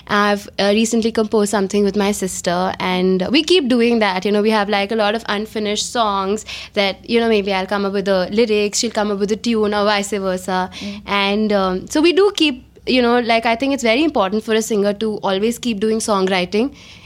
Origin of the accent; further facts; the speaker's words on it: Delhi, India; moved away; 10 years back, we came from Delhi to here. And so it was a huge change, you know, for all of us.